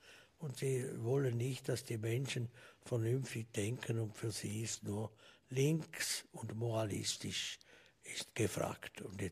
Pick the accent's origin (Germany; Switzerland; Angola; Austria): Switzerland; Ich bin Schweizer